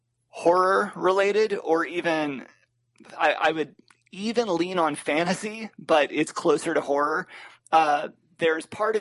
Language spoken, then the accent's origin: English; Arkansas, United States; in the Ozark Mountains in Arkansas, my home state.